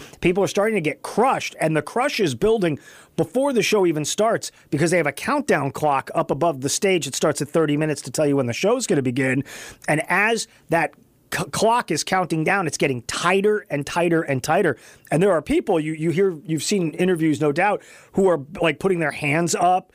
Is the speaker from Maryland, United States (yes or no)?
no; Texas, United States; Now, I've told you guys, I grew up in West Texas